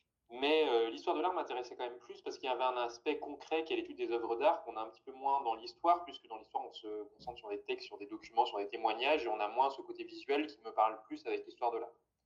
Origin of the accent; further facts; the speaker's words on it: Auvergne-Rhône-Alpes, France; parce que je viens à côté de Saint-Étienne